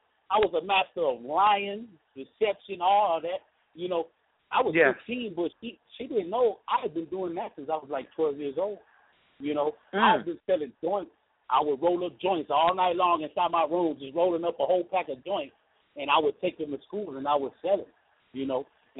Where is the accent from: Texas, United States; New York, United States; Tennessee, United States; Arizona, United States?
Texas, United States; Victoria; I'm coming straight from Victoria, Texas, just to let y'all know. I'm 33 years old. I grew up Baptist.